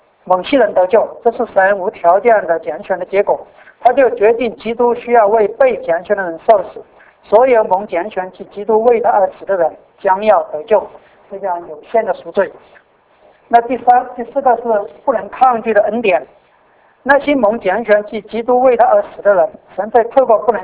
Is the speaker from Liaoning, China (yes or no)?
no; Sichuan, China; 那我记得我们四川有一句那种歇后语